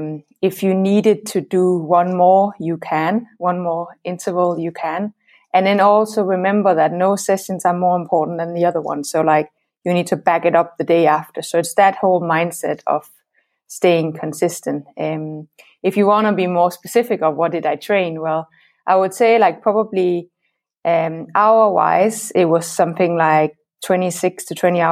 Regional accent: Denmark; English is a second language; I'm from Denmark. I'm a former professional triathlete.

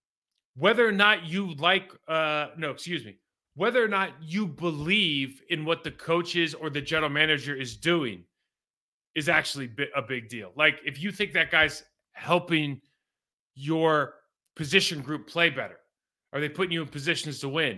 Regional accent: Lake Arrowhead, California, United States; Lake Arrowhead's awesome. I was part of the worst high school football program of any of my f

